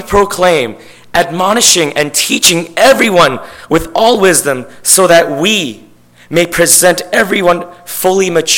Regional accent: Vancouver, British Columbia, Canada; And for someone who was born and raised in Vancouver, I could never think of doing that.

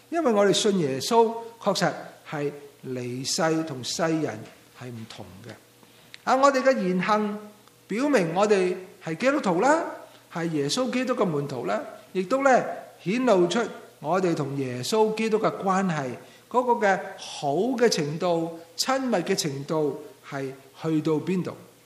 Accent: Hong Kong; 就系你唔出声，系我哋香港人有句说话

